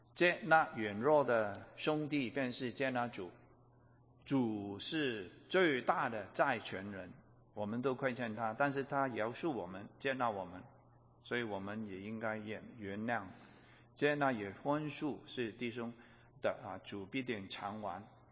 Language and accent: Chinese; China; 我们中国人都说了，不看正面看负面。